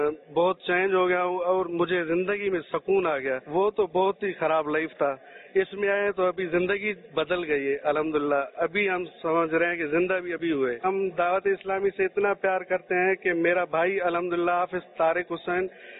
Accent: Mirpur Mathelo, Sindh, Pakistan; میں میرپور ماتھلو سے آیا ہوں.

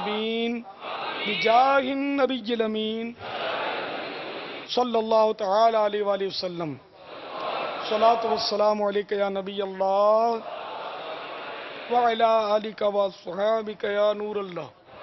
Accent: Karachi, Sindh, Pakistan; ہمارا ملک اور خصوصاً ہمارا شہر باب المدینہ جو کہ روشنیوں کا شہر ہے

